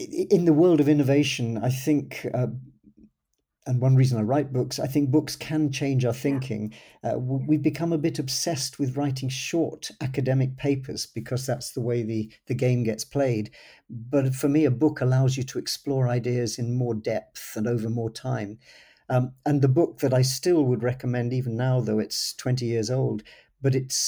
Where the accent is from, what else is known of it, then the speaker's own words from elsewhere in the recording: England, United Kingdom; Oh, tea. I'm an Englishman.